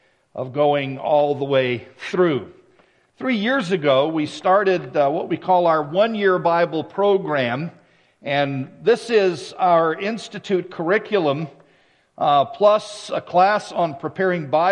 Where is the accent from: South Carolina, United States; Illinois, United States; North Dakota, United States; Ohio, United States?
South Carolina, United States; now in Edmonton, Canada; I was raised in South Carolina in the States.